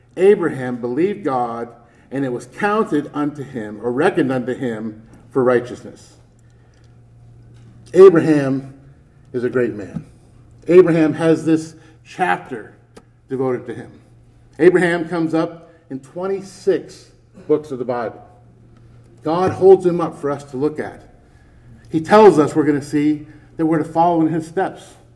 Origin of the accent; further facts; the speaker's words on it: New Hampshire, United States; But I grew up in New Hampshire, and in the wintertime, down here everybody looks forward to the wintertime.